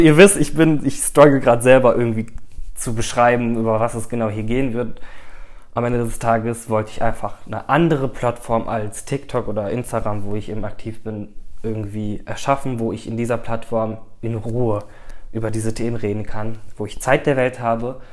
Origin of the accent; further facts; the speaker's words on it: Turkey; Dadurch macht es meinen Namen einfach türkisch, dadurch, dass dieser … da ist. Und ich bin ja auch Türke, also ich habe kein arabisches Blut oder so.